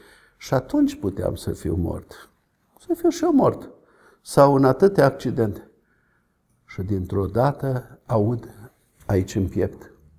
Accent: Romania; born or raised there

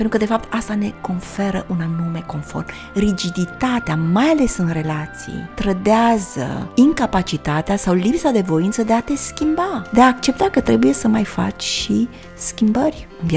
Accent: Transylvania, Romania; eu la origine sunt moață și sunt extrem de radicală

